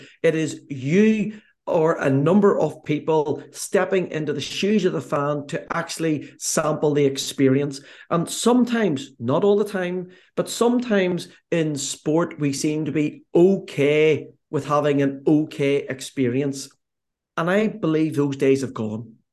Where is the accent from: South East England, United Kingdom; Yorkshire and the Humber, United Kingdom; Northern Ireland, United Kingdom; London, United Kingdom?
Northern Ireland, United Kingdom; Belfast; They asked where I was from. I said I was from Belfast.